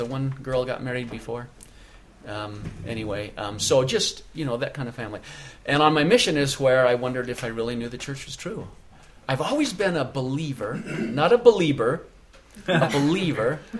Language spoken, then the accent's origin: English; Provo, Utah, United States; I remember growing up in Provo there.